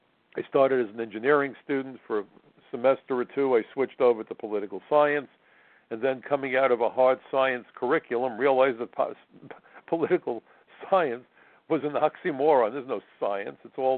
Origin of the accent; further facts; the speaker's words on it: Brooklyn, New York, United States; Well, because Democrats used to be, when I was a kid growing up in Brooklyn, liberal.